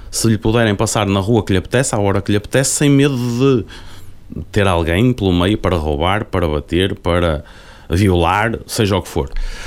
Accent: Vermoim, Norte, Portugal; eu sou nascido e criado aqui, portanto, para mim é fácil falar e falo com conhecimento de causa. Eu nasci no Cavaco, em Vermoim, e por lá permaneci estes últimos 34 anos

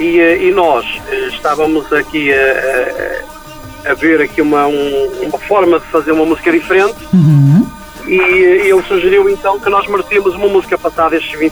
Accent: Arcos de Valdevez, Norte, Portugal; Olha, eu sou de Arcos de Valdevez

